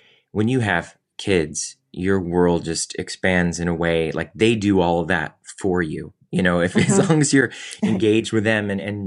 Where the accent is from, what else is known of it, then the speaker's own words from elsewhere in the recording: Cleveland, Ohio, United States; I was in New York and I was from Cleveland.